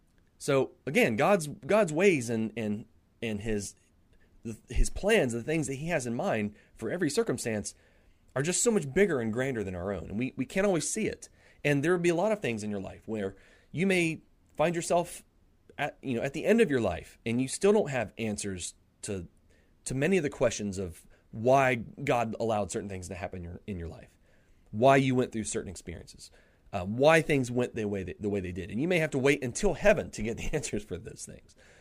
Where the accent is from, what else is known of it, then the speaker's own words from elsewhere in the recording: Ohio, United States; now in North Carolina, United States; when I'm talking about my home state, and by the way, North Carolina is becoming, it's like Ohio, North Carolina.